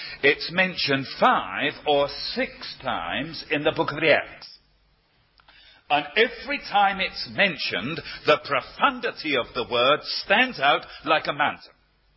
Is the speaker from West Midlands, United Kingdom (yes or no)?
no; London, United Kingdom; I didn't like that because I'm a Cockney.